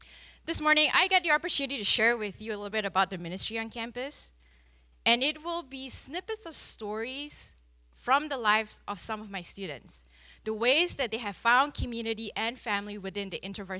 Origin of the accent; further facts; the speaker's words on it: Malaysia; now in Canada; I am Malaysian Chinese, born and raised in Malaysia. I'm bicultural, and I've lived in Canada for 11 years, and it's still counting.